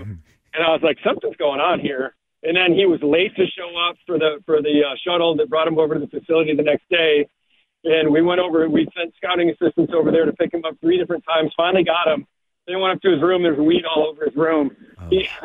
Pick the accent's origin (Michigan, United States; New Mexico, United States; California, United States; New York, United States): Michigan, United States; I'm actually still up in Michigan. I'm up here for the draft, and I'm visiting my parents right now. This is my home state.